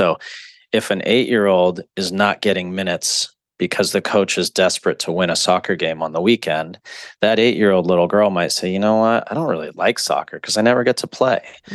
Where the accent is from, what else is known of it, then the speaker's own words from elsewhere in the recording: California, United States; I grew up in the Inland Empire with a single mom who was a special ed teacher.